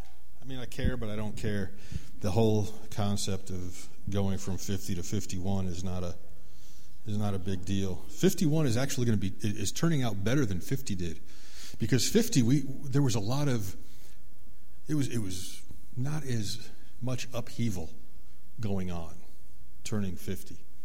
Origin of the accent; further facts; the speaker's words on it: Chicago, Illinois, United States; born there; I was born in Chicago, and they have the elevated train.